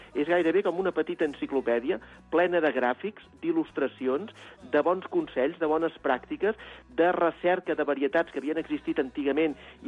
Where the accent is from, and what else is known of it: Catalonia, Spain